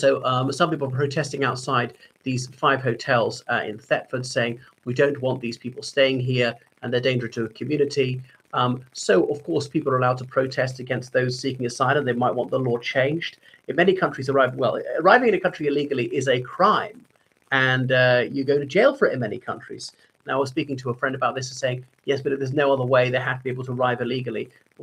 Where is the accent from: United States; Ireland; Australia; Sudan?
Ireland; from Ireland.